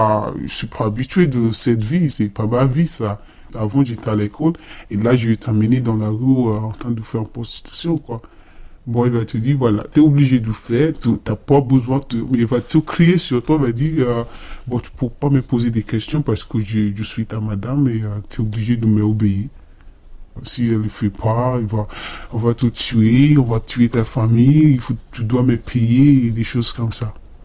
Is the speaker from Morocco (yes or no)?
no; Nigeria; French is a second language; now in France; j'ai 20 ans, je suis nigérienne et je suis en France depuis 2 ans et demi.